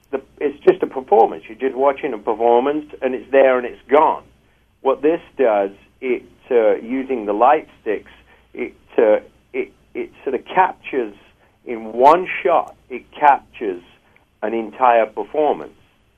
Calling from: Los Angeles, California, United States; I'm actually calling you from Los Angeles.

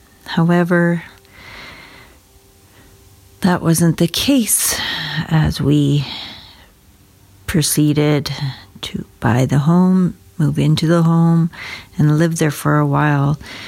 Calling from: Alberta, Canada; I am calling in from Southern Alberta

